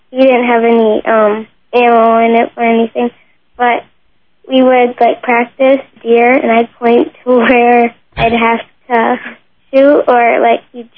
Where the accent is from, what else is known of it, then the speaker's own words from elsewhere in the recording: Gladstone, Michigan, United States; I'm from Gladstone, Michigan.